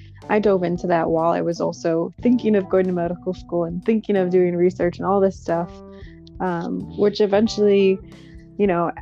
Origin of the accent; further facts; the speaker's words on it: Michigan, United States; I grew up in Michigan, you know, had a beautiful family.